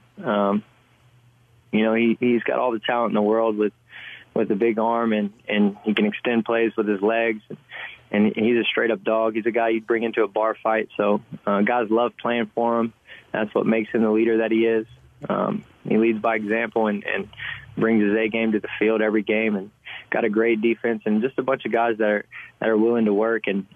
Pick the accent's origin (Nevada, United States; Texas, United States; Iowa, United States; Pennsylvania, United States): Texas, United States; You know, growing up in Texas is one of the most fun times of my life.